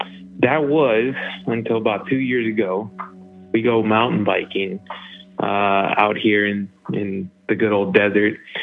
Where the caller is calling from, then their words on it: Arizona, United States; But I'm calling from Arizona, home of the Wendigo.